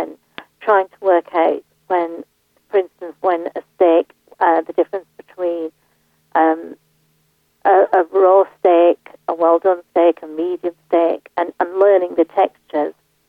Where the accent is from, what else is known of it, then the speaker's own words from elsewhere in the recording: North India, India; And I'm from North India, so we predominantly have, you know, the tomato-based sauce